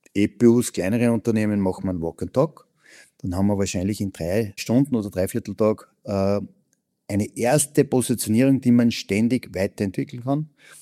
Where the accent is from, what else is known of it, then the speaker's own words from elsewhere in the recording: Upper Austria, Austria; Du als Tiroler, ich als Oberösterreicher, wir wissen, dass zum Beispiel Menschen aus Hamburg mit unserem Dialekt echt ein bisschen eine Challenge haben.